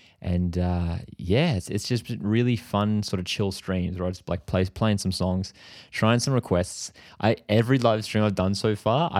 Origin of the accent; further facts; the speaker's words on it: Australia; I'm an Australian indie pop artist